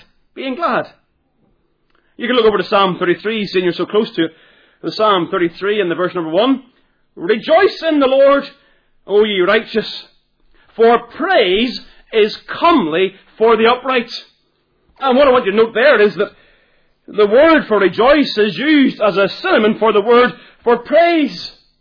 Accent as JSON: {"language": "English", "region": "Northern Ireland", "country": "United Kingdom", "said": "Because I've got a melancholy. I'm from Ulster, you know. I'm not allowed to be happy and be from Ulster."}